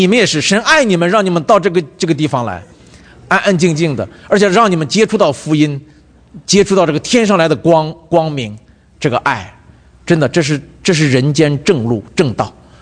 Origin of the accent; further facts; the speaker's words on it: China; 祝福我们中国人，因为你祝福神州的日子已经来临了，而且你是借着祝福我们一个一个的中国人来祝福这个民族。